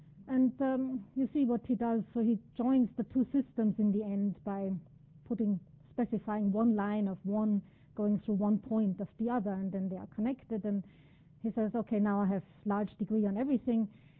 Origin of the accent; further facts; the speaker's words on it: Graz, Styria, Austria; I spent my sabbatical in my hometown in Graz